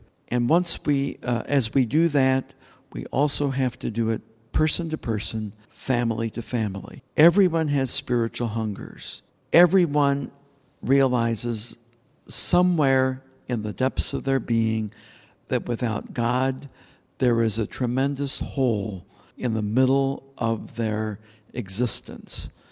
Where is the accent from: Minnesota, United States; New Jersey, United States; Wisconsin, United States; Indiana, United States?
Indiana, United States; Well, when I was a young person growing up in the Middle West in Indiana